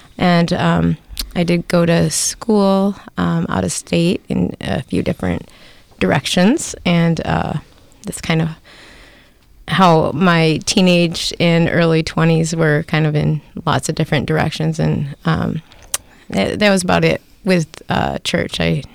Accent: Grand Haven, Michigan, United States; But I grew up in Grand Haven, a Christian Reformed family.

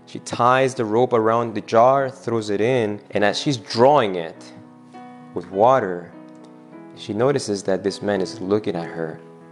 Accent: Argentina; English is a second language; And when I grew up, I'm from Argentina, on the hottest part of the day

